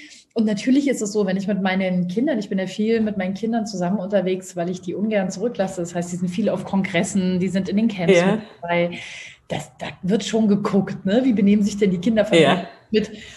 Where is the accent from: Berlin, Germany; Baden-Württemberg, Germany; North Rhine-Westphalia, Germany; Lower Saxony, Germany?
Berlin, Germany; ich bin in Berlin aufgewachsen